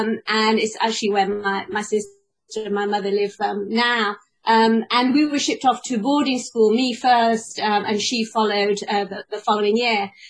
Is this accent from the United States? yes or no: no; France; I am actually French. And, you know, I grew up in France and went to primary school in France. And, but my father's French, and I have French siblings, and my mother, who was his second wife, is British